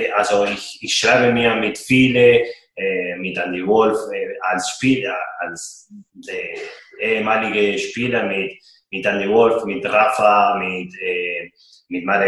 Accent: Argentina; German is a second language; now in Nürnberg, Germany; man als Argentinier einen Fanblock zu haben in Deutschland, in Nürnberg, das macht mich richtig stolz

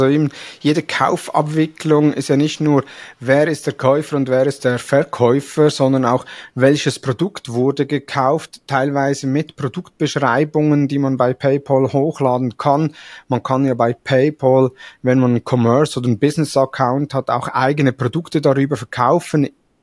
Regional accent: Switzerland; Eigentlich ähnlich wie bei uns in der Schweiz Twint

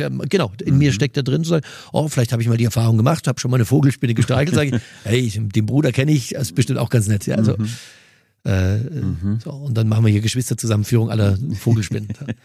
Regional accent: Mühldorf am Inn, Bavaria, Germany

